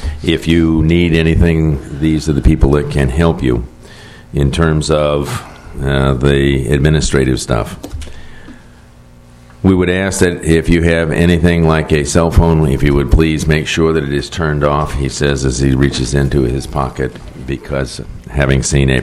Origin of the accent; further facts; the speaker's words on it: Forestville, California, United States; I am from Forestville, California.